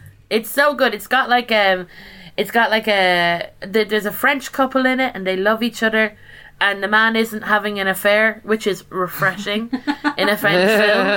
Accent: Ireland; you know, I'm Irish and we've learned about the potato famine and other kind of genocidal practices of the British Empire.

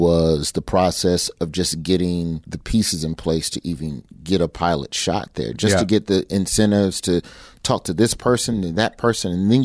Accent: Birmingham, Alabama, United States; because essentially I'm from Birmingham and I'm loved in my state

